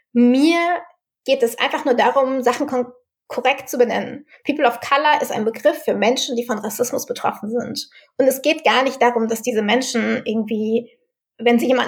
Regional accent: Germany; born there; in Deutschland geboren.

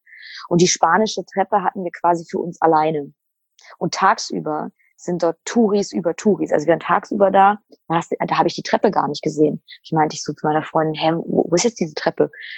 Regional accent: Mannheim, Baden-Württemberg, Germany; Also ich komme ja hier aus Mannheim, wir haben ja die Pfalz vor der Haustür quasi

